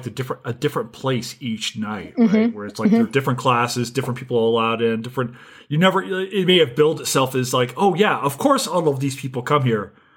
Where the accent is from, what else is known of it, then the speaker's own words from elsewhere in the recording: Kentucky, United States; Because I knew who … was growing up, and I grew up in Kentucky, you know?